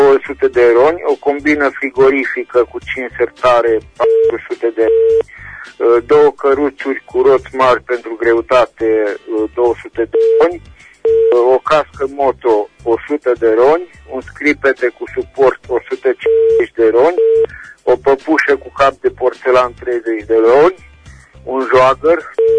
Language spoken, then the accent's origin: Romanian; Reșița, Caraș-Severin, Romania; din Reșița și revin și eu.